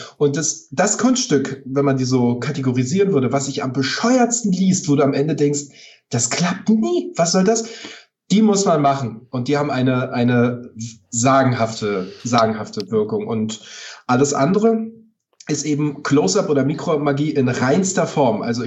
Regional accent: Potsdam, Brandenburg, Germany; aber meine Heimat, alles was mit Heimat und Kindheitserinnerungen und Flashbacks und Zurückblicken hat inspiriert mich. Spaziergänge durch Potsdam

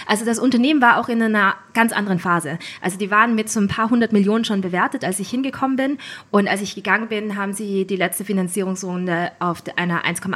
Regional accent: Linz, Upper Austria, Austria; also born or lived in Vienna; Ich bin eigentlich Österreicherin aus Linz, habe aber dann sehr lange Zeit in Wien studiert und auch gearbeitet.

